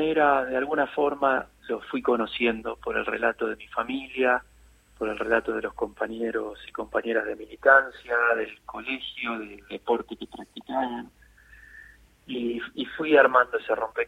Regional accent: La Plata, Buenos Aires Province, Argentina; yo soy de La Plata, Delia también

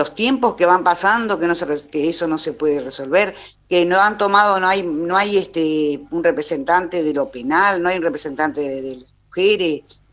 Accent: Argentina; nos cuide como argentino

